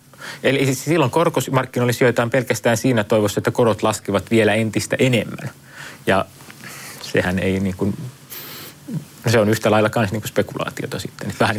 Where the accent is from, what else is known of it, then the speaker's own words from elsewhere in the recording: Mikkeli, South Savo, Finland; Mä itse tulen Mikkelistä, seuraan Etelä-Savon tapahtumia aika tiiviisti